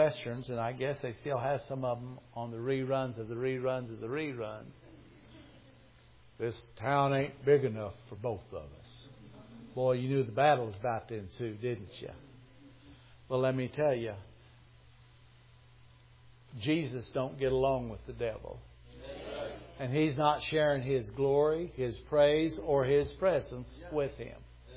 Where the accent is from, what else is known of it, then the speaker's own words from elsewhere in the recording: California, United States; Now, I grew up in California, and we knew about earthquakes.